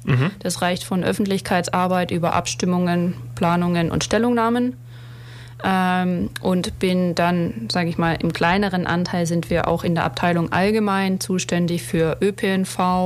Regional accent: Augsburg, Bavaria, Germany; born there; also born or lived in Stuttgart; Ich bin gebürtig aus Augsburg und habe auch in Augsburg studiert und dann noch ein Semester in Stuttgart.

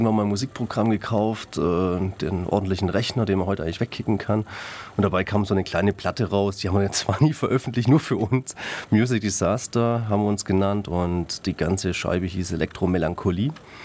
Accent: Ravensburg, Baden-Württemberg, Germany; now in Biberach, Germany; Ich komme aus Biberach, ursprünglich aus Ravensburg. Und vor ungefähr 14 Jahren hat es mich dann nach Biberach gezogen.

